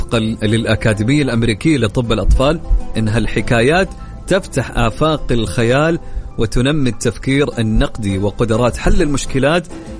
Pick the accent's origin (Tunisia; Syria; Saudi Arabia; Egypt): Saudi Arabia; حاليا، ما اتوقع نزل عندنا في السعوديه باقي الى الان.